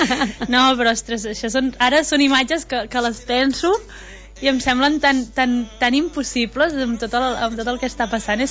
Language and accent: Catalan; Catalonia, Spain; Nosaltres que som d'Osona doncs teníem allà la disco